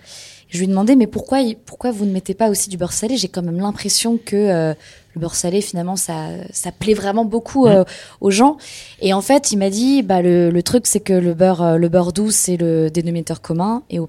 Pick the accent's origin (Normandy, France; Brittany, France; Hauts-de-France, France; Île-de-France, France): Hauts-de-France, France; Moi, j'ai grandi dans le Nord